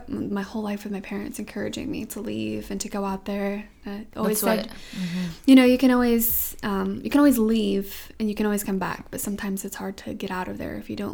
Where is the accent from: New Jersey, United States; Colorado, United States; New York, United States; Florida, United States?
Colorado, United States; Silt; I was born and raised in Colorado, small town in Colorado, Silt.